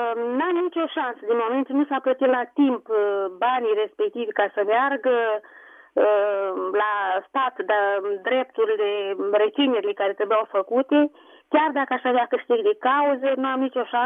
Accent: Bacău, Bacău County, Romania; Sunt reclamarea din Bacău.

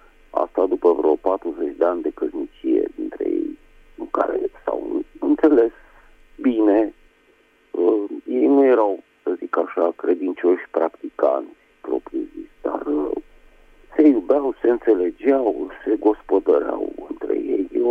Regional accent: Bucharest, Romania; din București

